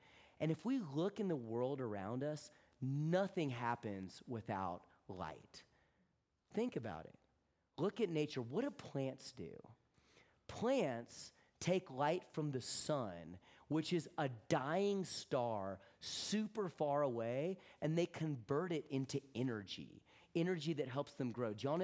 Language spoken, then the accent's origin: English; Georgia, United States; moved away as an adult; also born or lived in Texas; Y'all know I was born in the Deep South, right? I was born in Texas and grew up in Georgia.